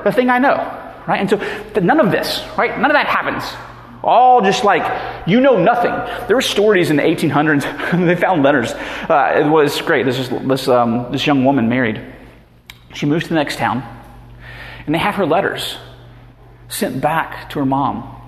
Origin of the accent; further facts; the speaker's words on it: Dothan, Alabama, United States; also born or lived in Birmingham, Alabama; Even when I was growing up, when I moved from Dothan, Alabama to Birmingham, Alabama, I was wearing jams that were orange and gray